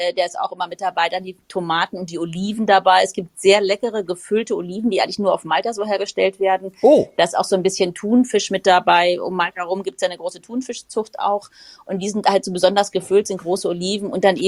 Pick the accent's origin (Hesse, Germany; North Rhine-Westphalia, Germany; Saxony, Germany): Hesse, Germany; Frankfurt; ich komme ja aus Frankfurt, lebe mitten in Frankfurt.